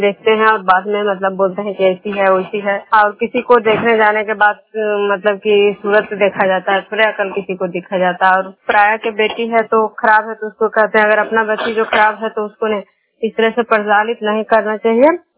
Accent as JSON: {"language": "Hindi", "town": "Bishnupur", "region": "Bihar", "country": "India"}